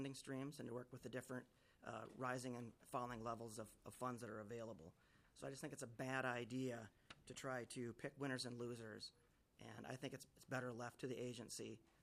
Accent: Wheaton, Minnesota, United States; In my hometown of Wheaton in Traverse County, there is a high number of housing units that are sitting empty

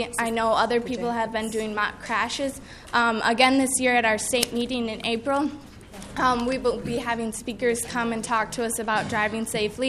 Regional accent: Fulda, Minnesota, United States; from Fulda, Minnesota, and I am this year's state treasurer.

